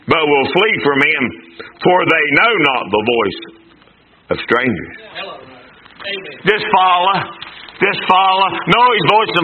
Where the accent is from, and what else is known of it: Winona, United States